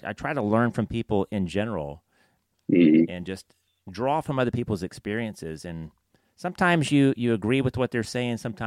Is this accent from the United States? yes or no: yes; Birmingham, Alabama, United States; I grew up in the Birmingham area, so I'm a UAB graduate.